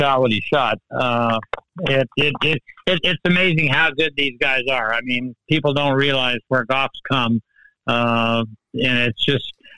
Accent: United States; In fact, I've been on four teams now, and I'm American that's never been on a losing team

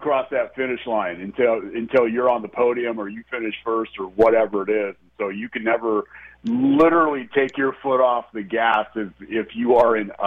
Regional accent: Portland, Oregon, United States; She's from my hometown of the Rose City, Portland, Oregon, a suburb of Portland.

